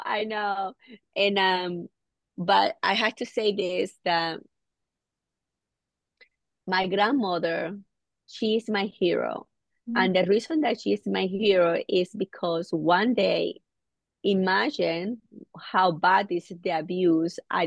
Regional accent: Venezuela; now in United States; I am original from Venezuela. I grew up with my beloved grandparents.

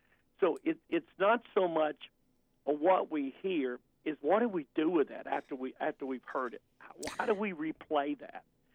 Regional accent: Alabama, United States; I grew up in the South, grew up in Alabama, grew up in a believer's home, Christian home.

